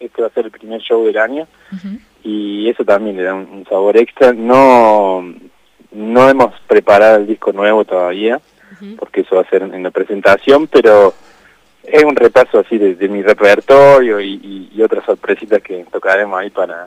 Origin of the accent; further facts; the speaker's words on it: Córdoba, Argentina; soy de Córdoba, y ese es mi universo en el cual me he criado